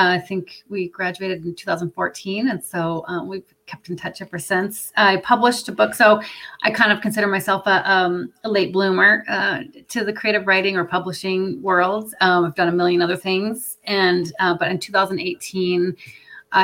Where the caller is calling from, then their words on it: Seattle, Washington, United States; I'm coming in from Seattle, FYI. So West Coast, East Coast.